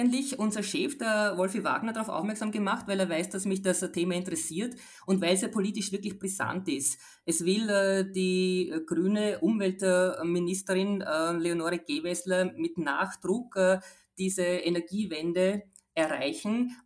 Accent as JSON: {"language": "German", "region": "Burgenland", "country": "Austria", "said": "ich als Burgenländerin ja auch die ganze Entwicklung der Windenergie dort verfolgt habe"}